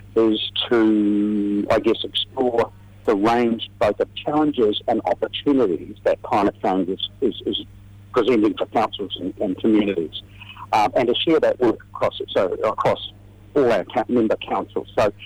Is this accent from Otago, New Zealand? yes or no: yes; Dunedin, Otago, New Zealand; if you take my hometown of Dunedin, up till 2015, the last time we declared a civil defence emergency was in 1980.